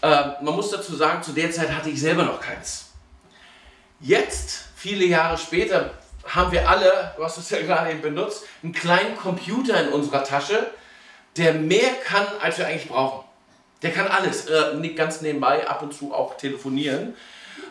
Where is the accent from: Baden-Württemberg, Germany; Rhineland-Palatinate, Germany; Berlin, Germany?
Berlin, Germany; Ich bin in einem Umfeld groß geworden, das man mit ruhigem Gewissen Ghetto nennen kann. Wenn ich heute sage, ich habe meine Kindheit in Zehlendorf verbracht